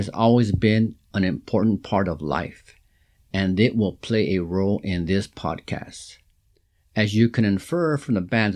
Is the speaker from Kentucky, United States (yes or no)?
no; Los Angeles, California, United States; She from Highland Park in Northeast Los Angeles, and me born and raised in East Los.